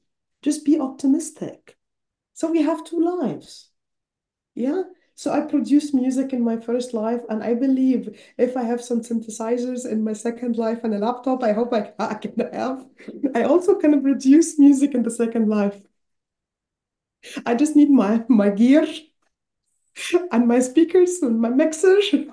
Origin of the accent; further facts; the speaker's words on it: Egypt; English is a second language; I totally understand, especially because of I'm from Egypt.